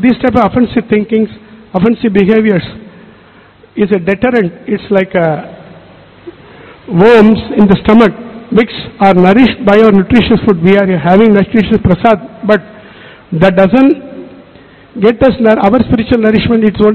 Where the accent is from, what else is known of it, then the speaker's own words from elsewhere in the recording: South India, India; I am from South India. I put dhoti like a typical South Indian, like lungi, people call it lungi.